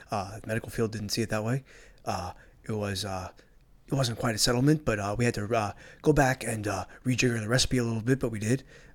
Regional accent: Springfield, Massachusetts, United States; now in Boston, United States; I'm from a suburb. I'm from Springfield.

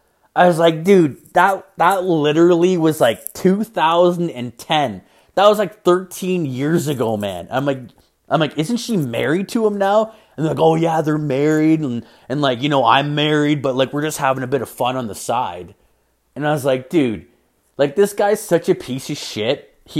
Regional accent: Ireland; He's like the northern Irish part of the island. I'm from the southern part of Ireland.

